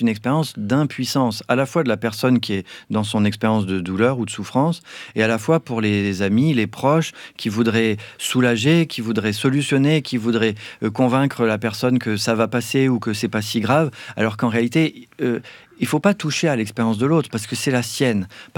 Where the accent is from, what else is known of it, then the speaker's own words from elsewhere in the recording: Nice, Provence-Alpes-Côte d'Azur, France; Si, moi, je viens de Nice, donc la Méditerranée, c'est quelque chose qui m'est très cher.